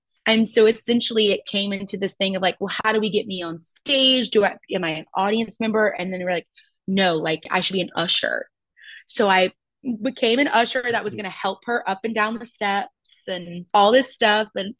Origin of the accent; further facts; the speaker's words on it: Louisiana, United States; Yeah, I'm from Louisiana.